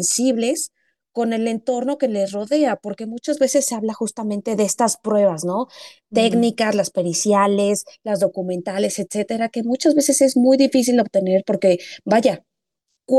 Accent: Mexico; ¿Qué más podríamos nosotros como población mexicana fortalecernos

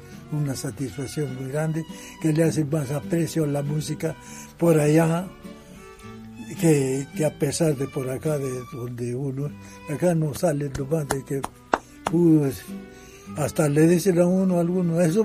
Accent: Tierra Caliente, Mexico; mi terreno, a mi tierra natal de la Tierra Caliente

